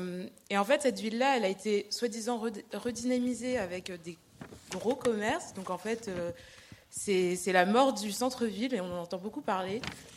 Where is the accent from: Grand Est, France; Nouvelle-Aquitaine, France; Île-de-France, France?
Île-de-France, France; Paris; also born or lived in Vimeux, France; je suis parisienne, mais j'ai vécu 7 ans dans le Vimeux, donc au fin fond de la Picardie.